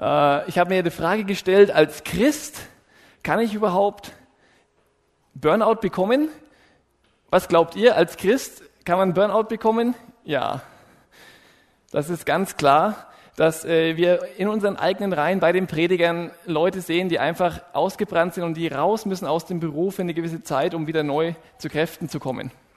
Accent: Nuremberg, Bavaria, Germany; Ich habe Medizin studiert in Erlangen, an der Uni Erlangen und bin aus Nürnberg.

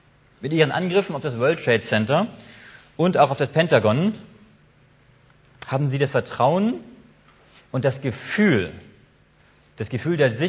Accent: Hamburg, Germany; now in Heilbronn, Germany; Ich stamme ursprünglich aus Hamburg. Ich bin also ein Nordlicht, komme von ganz dort oben.

